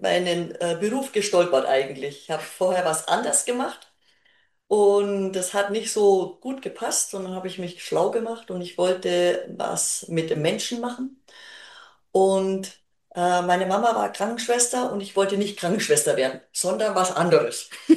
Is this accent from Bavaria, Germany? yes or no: yes; Augsburg, Bavaria, Germany; ich komme eigentlich aus Augsburg und ich wollte wieder nach Hause